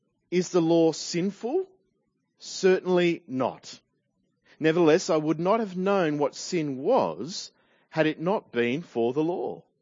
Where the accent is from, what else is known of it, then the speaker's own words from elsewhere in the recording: New South Wales, Australia; I can say this because I'm from New South Wales